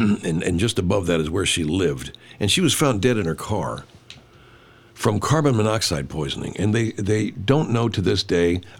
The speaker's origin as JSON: {"language": "English", "region": "California", "country": "United States", "tie": "born or raised there", "said": "where I grew up in the San Gabriel Mountains, the San Gabriel Valley, I should say"}